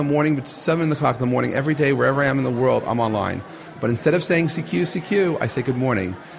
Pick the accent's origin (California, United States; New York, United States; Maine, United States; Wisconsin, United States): New York, United States; And all I had to say is I was … from New York.